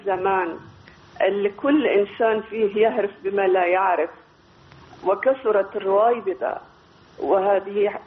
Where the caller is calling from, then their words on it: United Arab Emirates; من الإمارات.